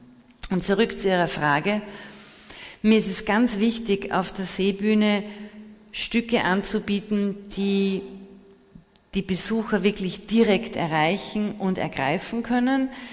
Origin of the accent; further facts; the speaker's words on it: Vienna, Austria; also born or lived in Graz; now in Bregenz, Austria; Da ist natürlich so ein bisschen die Idee und Vorstellung eines Ostösterreichers, ich bin Wienerin